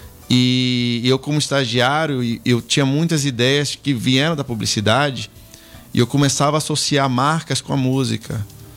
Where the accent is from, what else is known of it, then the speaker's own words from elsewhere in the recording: Bahia, Brazil; na Bahia, né? Que é de onde eu nasci, sou originalmente.